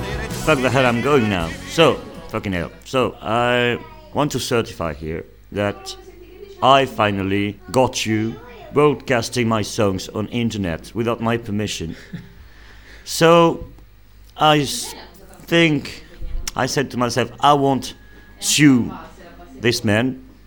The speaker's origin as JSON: {"language": "English", "town": "Marseille", "region": "Provence-Alpes-Côte d'Azur", "country": "France", "second_language": "English", "said": "No, we're from Marseille."}